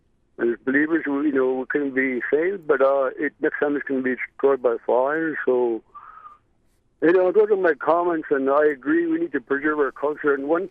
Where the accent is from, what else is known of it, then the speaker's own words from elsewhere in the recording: Alaska, United States; Yeah, I'm from the Kuskokwim of Part Yupik